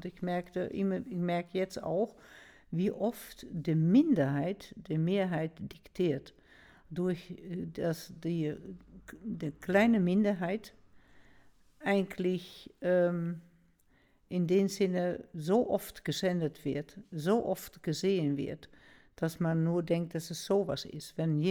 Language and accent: German; Netherlands; da war ich so entsetzt als Niederländerin